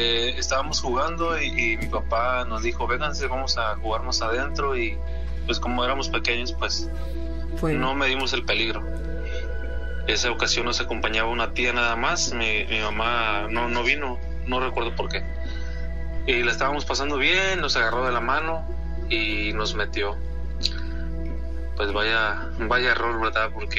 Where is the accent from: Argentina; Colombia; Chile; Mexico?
Mexico; Tampico, Tamaulipas; soy de Tampico, Tamaulipas.